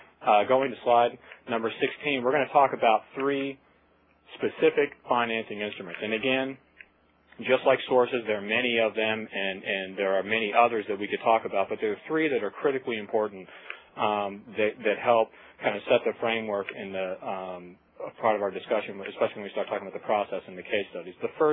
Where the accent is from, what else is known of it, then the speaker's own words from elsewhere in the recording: Maryland, United States; And in my home state of Maryland, it's, for example, an issue that is on the top of everybody's mind right now